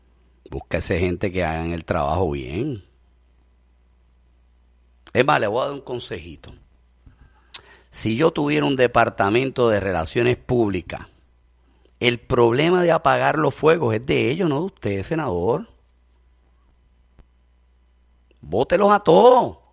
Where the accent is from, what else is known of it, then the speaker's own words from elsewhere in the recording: Puerto Rico; Puertorriqueño. No sé si se me nota por el acento. Soy puertorriqueño, senador